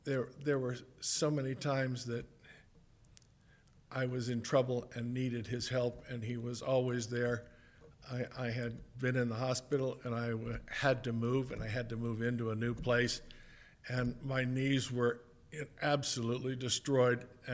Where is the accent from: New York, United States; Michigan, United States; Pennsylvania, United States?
New York, United States; New York City; I was brought up in New York City, and we used to do several of the same nightclub haunts.